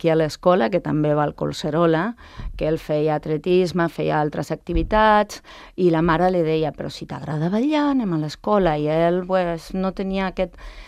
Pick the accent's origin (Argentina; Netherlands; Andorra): Argentina; Catalan is a second language; now in Spain; Jo sóc argentina, llavors quan jo vaig a l'Argentina per televisió